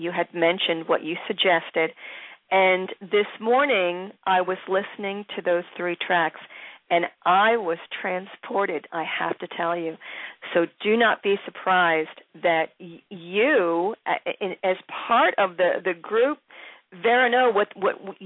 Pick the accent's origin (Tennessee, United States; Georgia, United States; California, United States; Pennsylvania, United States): Pennsylvania, United States; Philadelphia; I have made a few inroads into Philly, my hometown